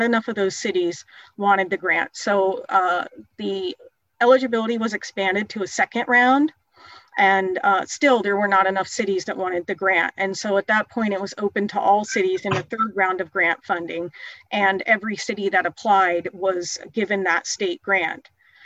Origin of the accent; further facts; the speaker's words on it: Black Diamond, Washington, United States; now in Bellevue, United States; I live in Bellevue. I grew up in Black Diamond